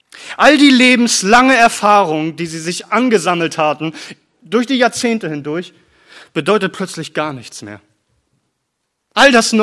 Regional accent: Lübeck, Schleswig-Holstein, Germany; Ich komme aus Norddeutschland, aus Lübeck. Ich komme von der See. Meine Vorfahren waren Seefahrer.

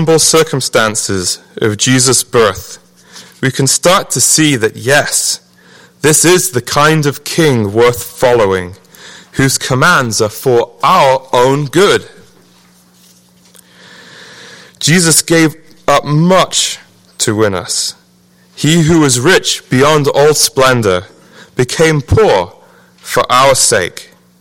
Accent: England, United Kingdom; So I guess you could say that I was born a reactionary, which is another way of saying being English.

